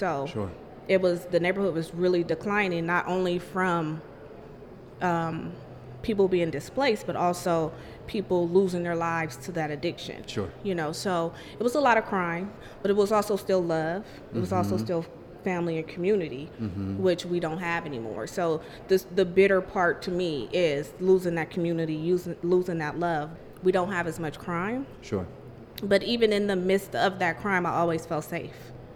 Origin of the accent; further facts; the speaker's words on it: San Francisco, California, United States; You know, I grew up in the Fillmore, and it was a predominantly African-American neighborhood.